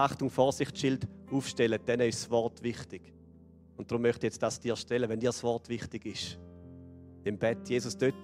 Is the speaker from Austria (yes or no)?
no; Switzerland; Ja, so ein bisschen als Schweizer nüchterne Chile.